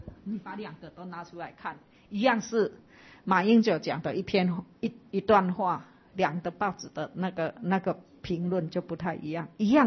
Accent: Taichung, Taiwan; 像以前我们那边台中到哪里也是有

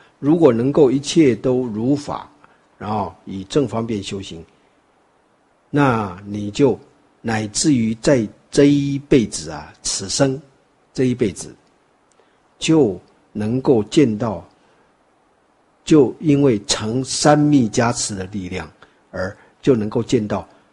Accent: Taiwan; 我们台湾话说大帅哥了

